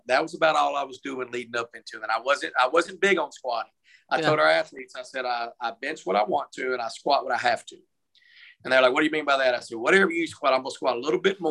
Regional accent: Jacksonville, Texas, United States; I'm from Jacksonville, Texas.

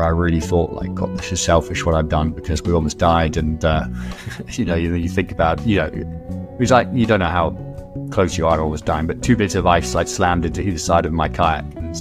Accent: Edinburgh, Scotland, United Kingdom; now in London, United Kingdom; I'm down in London now. Yeah, I've lived here for a couple of years, but I'm from Edinburgh, despite my accent.

